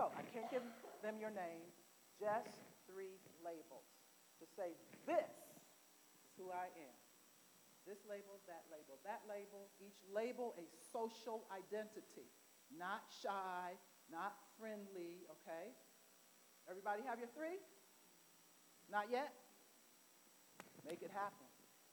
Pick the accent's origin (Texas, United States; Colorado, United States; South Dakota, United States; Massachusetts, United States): Colorado, United States; Where I'm from? Right, I'm from Colorado, so it could be, right?